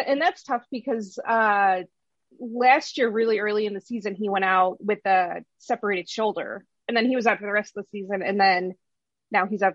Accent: Chicago, Illinois, United States; someone born and raised in Chicago

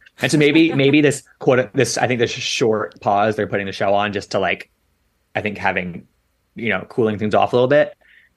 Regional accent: Washington, District of Columbia, United States; Yes. Oh my God. My hometown.

